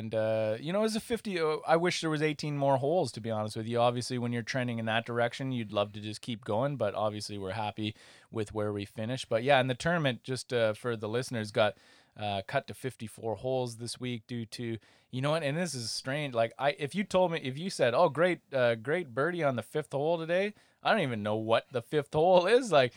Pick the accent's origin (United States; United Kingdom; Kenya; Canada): Canada; Sorry, I'm from Canada.